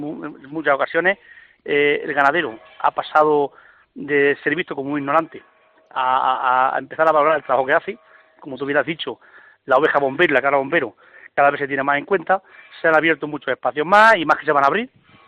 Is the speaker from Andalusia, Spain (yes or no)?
yes; Santiago de la Espada, Andalusia, Spain; Yo soy de Santiago de la Espada, como te has dicho, y aquí tenemos 20 y tantos jóvenes que se van a incorporar.